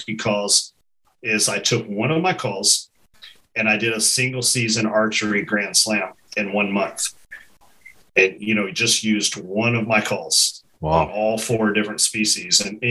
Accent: Kentucky, United States; growing up in Kentucky, turkeys and whitetails, those were the first two animals that I ever hunted.

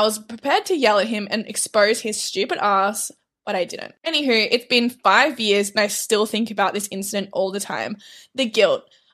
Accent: Canada; I'm from Canada and I was in Australia as a nanny back in 2018.

